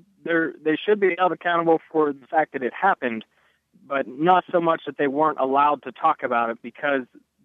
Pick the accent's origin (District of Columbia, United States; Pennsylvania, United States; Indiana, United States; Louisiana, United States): Pennsylvania, United States; Cranberry Township; now in Pittsburgh, United States; I'm from Cranberry Township, living in the Pittsburgh area now that I'm out.